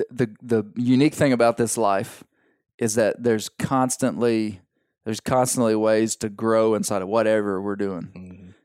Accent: Arkansas, United States; And so my kids, we are from Arkansas. Our water doesn't freeze very deep at all.

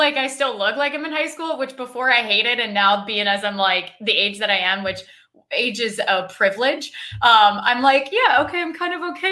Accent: Iowa, United States; now in Chicago, United States; so I live in Chicago now. I grew up in Iowa.

